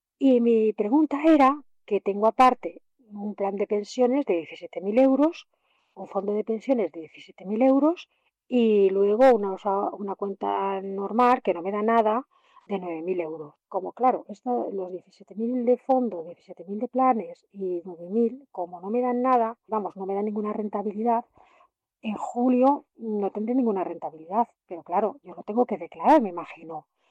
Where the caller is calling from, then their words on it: Logroño, La Rioja, Spain; soy de Logroño.